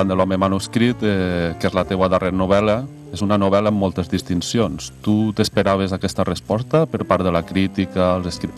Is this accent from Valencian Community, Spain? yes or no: yes; Sueca, Valencian Community, Spain; Com a suecà que sóc